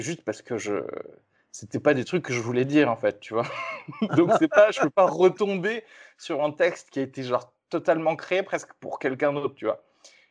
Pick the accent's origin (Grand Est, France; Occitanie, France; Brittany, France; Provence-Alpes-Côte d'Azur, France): Occitanie, France; Toulouse; Mais voilà, je viens de Toulouse